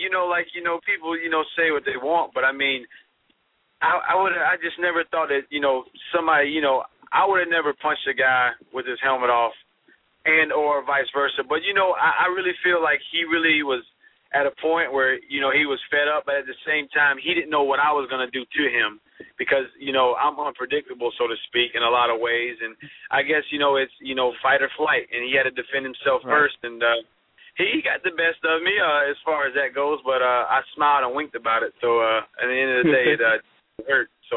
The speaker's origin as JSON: {"language": "English", "town": "Milton", "region": "Florida", "country": "United States", "tie": "born or raised there", "said": "I love my hometown, but I can't root against Nashville because it's a toss-up. Nashville and Milton together."}